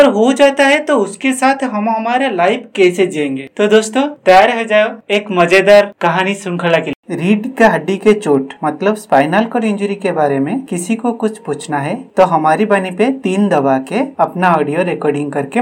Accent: Odisha, India; मैं पुरी जिला उड़ीसा का रहने वाला हूँ।

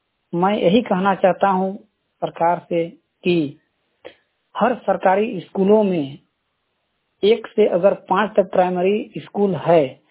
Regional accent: Burmu, Jharkhand, India; उरा बुढ़मू से हूँ।

